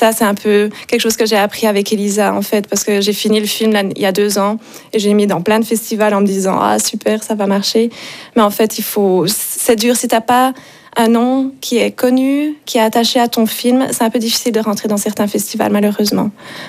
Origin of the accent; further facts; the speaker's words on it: Switzerland; donc ils savent en général où est la Suisse. Mais d'autres, ma foi, des fois ça arrive qu'on pense que je viens de Suède.